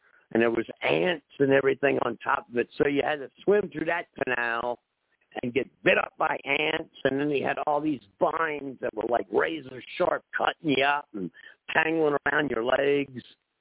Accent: New Orleans, Louisiana, United States; But anyway, how about I talk about where I come from? I come from New Orleans. I was born in New Orleans, land of swamps, voodoo, the capital of murder at the time.

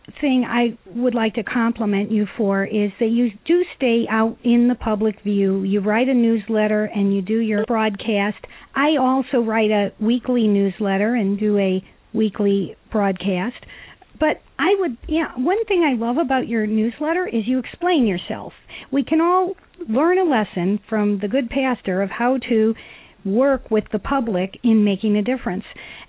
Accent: Missouri, United States; I'm from Missouri, so of course you're saying that St. Louis and Kansas City have wrecked it for the state.

